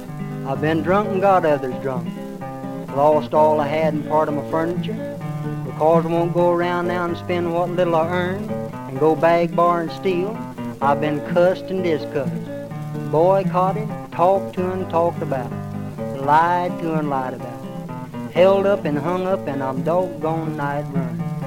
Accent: Arkansas, United States; born there; You know, I was born down there in Arkansas.

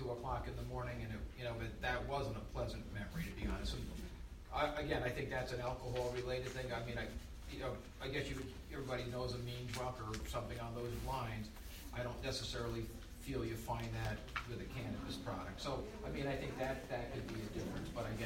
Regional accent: Leeds, New York, United States; I grew up on Main Street in Leeds

